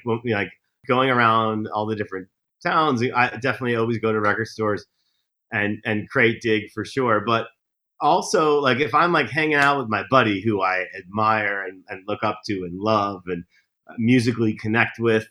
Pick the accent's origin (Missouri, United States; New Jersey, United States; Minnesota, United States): New Jersey, United States; In a way, which is kind of crazy because I'm from New Jersey, but I just love New Orleans.